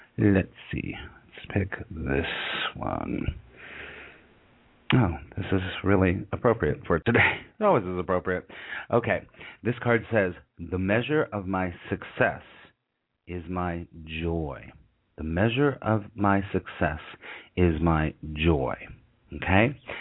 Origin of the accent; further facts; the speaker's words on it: Los Angeles, California, United States; because I grew up in Los Angeles and I've spent a month here.